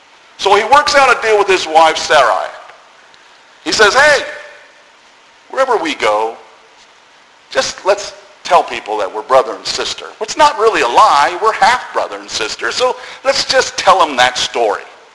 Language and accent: English; Boston, Massachusetts, United States; born there; also born or lived in Carolina / Florida / Chicago / San Diego; because my dad was in the Navy and I was born in Boston. I spent time in Carolina. I was down in Florida. I was up in Chicago. I was out in San Diego